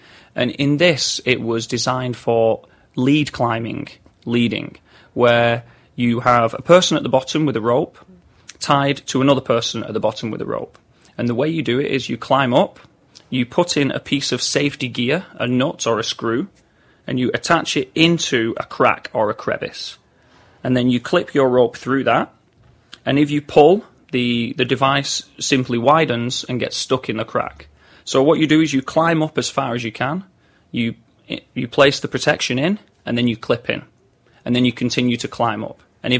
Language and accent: English; Manchester, North West England, United Kingdom; I'm from Manchester, England